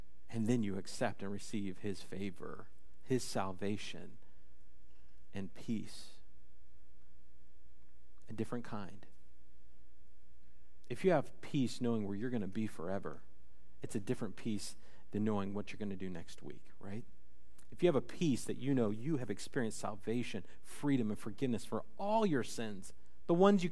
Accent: Bowling Green, Ohio, United States; born there; I was born in Bowling Green, Ohio. It's the flattest part of the state, okay?

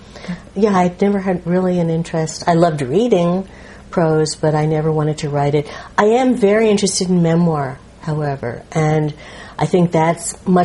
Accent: North Bergen, New Jersey, United States; My background is that I grew up in North Bergen, New Jersey, over my parents' clothing store. They had a dress store.

